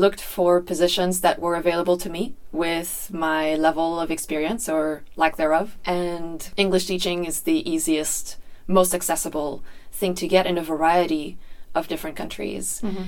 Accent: Canada; I'm from Canada.

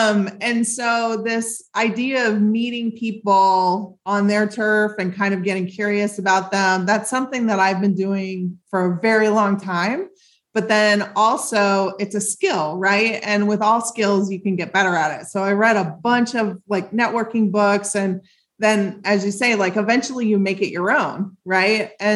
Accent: Midwest, United States; I'm from the Midwest. My dad was a traveling salesman

